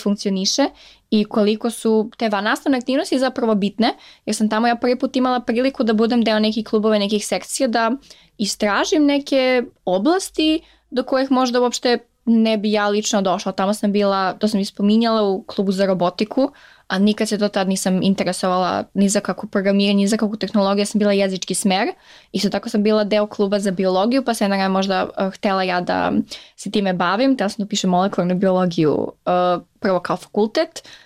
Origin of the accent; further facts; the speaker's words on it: Niš, Southern and Eastern Serbia, Serbia; imam loš akcent kad pričam engleski, imam akcent kad pričam srpski, što sam iz Niš